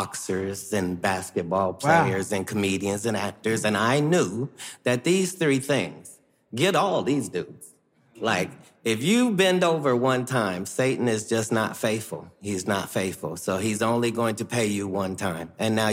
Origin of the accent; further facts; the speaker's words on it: Ohio, United States; I'm from Ohio, for crying out loud.